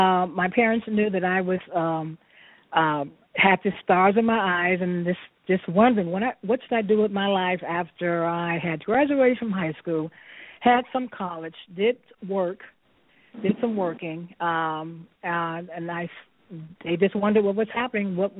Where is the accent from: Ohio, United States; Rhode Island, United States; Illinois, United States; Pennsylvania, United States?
Illinois, United States; Chicago; Me being born and raised in Chicago, it put me in kind of a little shock.